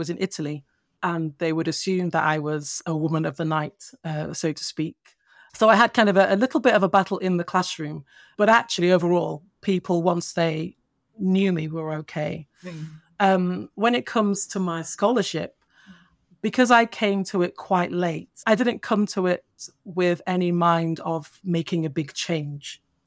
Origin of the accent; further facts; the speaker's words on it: Nigeria; So I'm Nigerian, West African.